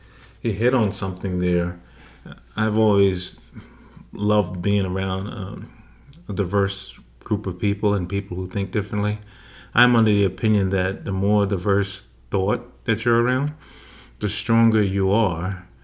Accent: New York, United States; now in Atlanta, United States; as opposed to a place like Atlanta and where I grew up in New York

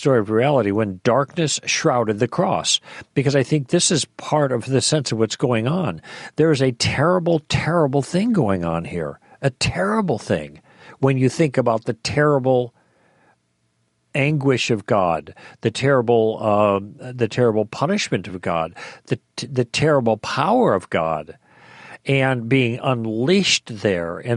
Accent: Midwest, United States; I grew up in the Midwest, and sometimes when a big, bad storm comes in, things get really dark really quickly

